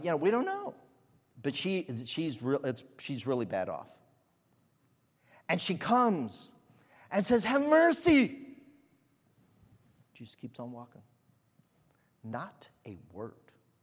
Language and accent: English; Ohio, United States; I'm from Ohio. You know, we don't do that.